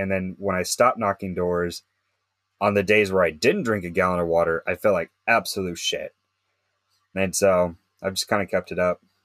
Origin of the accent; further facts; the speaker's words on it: Alaska, United States; now in Laredo, United States; And I'm originally from Alaska. So I miss the mountains. I miss the wilderness.